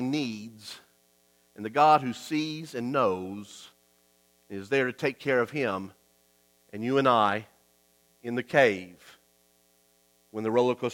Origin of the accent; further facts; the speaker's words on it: Austin, Texas, United States; I remember going every year as growing up in Austin, Texas, we would go there in Williamson County to Interspace Caverns.